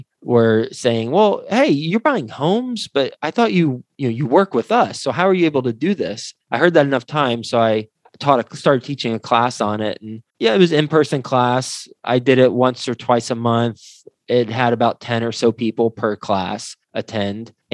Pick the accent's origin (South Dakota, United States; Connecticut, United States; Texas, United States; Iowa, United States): Texas, United States; moved away as an adult; now in New York City, United States; I'm originally from Texas, but moved to New York City right out of college.